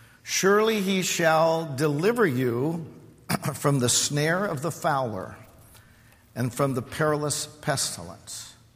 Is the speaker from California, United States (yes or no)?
yes; Modesto, California, United States; I was a little boy growing up in Central California, Modesto, Ceres area to be specific, if you know where that is.